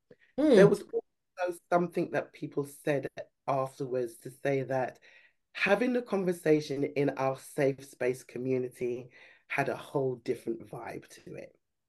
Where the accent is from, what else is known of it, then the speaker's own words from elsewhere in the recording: United Kingdom; I'm born and bred in the UK. I'm in and out. I've been in and out of Nigeria a lot. I'm originally Nigerian. I'm from that family that always say they're going back.